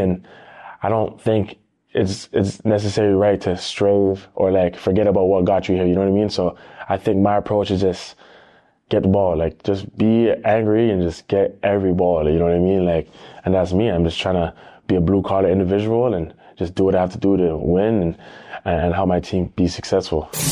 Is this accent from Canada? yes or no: yes; Canada; Growing up in Canada, hockey's just surrounded.